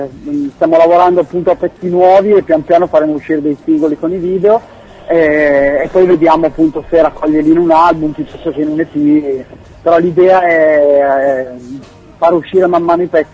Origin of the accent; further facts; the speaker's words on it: Cremona, Lombardy, Italy; born there; moved away as an adult; now in Turin, Italy; Io sono nato a Cremona e mi sono trasferito a Torino 10 anni fa, per cui un torinese acquisito